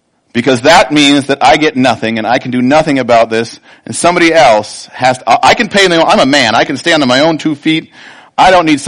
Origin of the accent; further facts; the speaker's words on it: Minnesota, United States; I grew up in Minnesota.